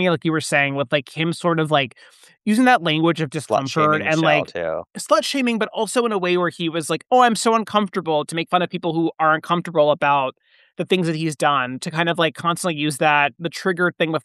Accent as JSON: {"language": "English", "region": "California", "country": "United States", "said": "I'm from SoCal and I have a lot of thoughts about moving to Santa Clarita."}